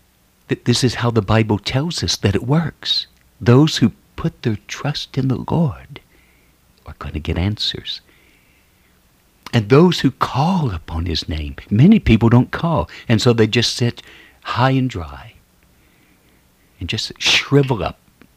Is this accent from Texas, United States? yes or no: yes; Texas, United States; I'm from Texas originally, but I was way up there in Chicago, the windy city there on Lake Michigan